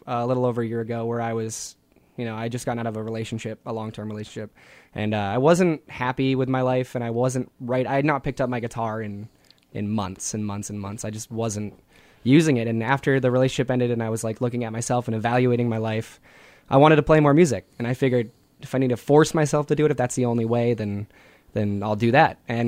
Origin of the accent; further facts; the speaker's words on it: Portsmouth, New Hampshire, United States; born there; now in Dover, United States; Yeah, I was born in Portsmouth.